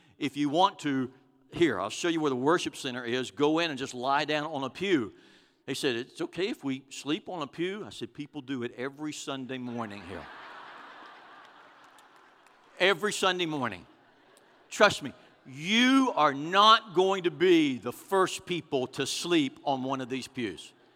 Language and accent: English; Houston, Texas, United States; They said, at points west, when people realize that we're from Houston, they can't do enough for us.